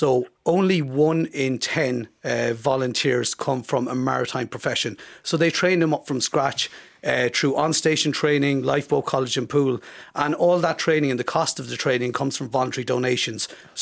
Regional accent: Monkstown, Munster, Ireland; now in Dun Laoghaire, Ireland; I'm from Cork originally, from Monkstone and Cork, and I moved up in 2012 to Dunleary

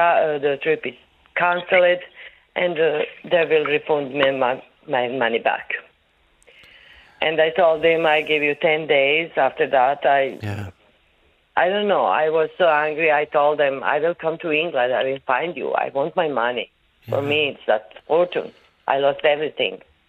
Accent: Croatia; English is a second language; Okay, I'm from Croatia.

